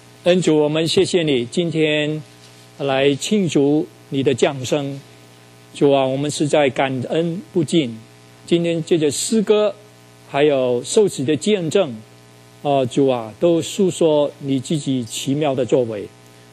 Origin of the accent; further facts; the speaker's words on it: China; 这个是我们中国人的思想